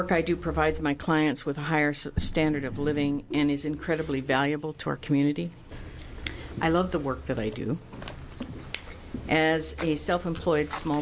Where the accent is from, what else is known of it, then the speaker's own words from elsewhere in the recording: Milton-Freewater, Oregon, United States; I'm from Milton Freewater, Oregon, in Representative Barreto's district.